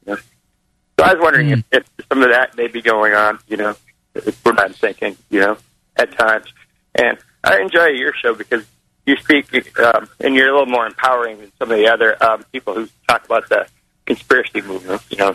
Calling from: Louisiana, United States; I'm calling from Louisiana.

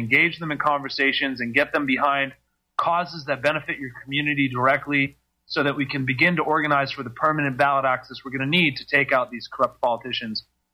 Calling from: United States; I'm calling Australia from America.

